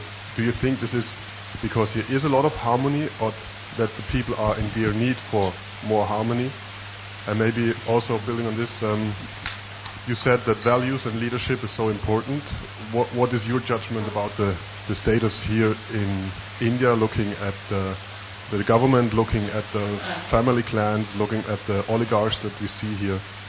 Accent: Switzerland; from Switzerland.

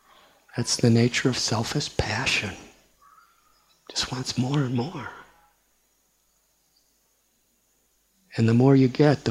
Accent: Chicago, Illinois, United States; I was born in Chicago, and I was born in 1950.

